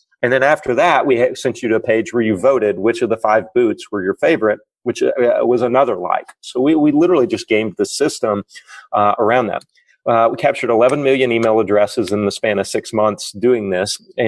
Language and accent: English; Arkansas, United States; Well, you know, I'm a redneck. I grew up in Arkansas. All my friends, these are my friends.